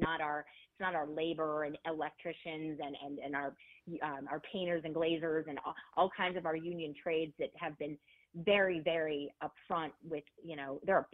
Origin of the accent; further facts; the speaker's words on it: Scranton, Pennsylvania, United States; remember, I'm from Scranton, Pennsylvania, so I'm going to be up in Lackawanna doing door knocks.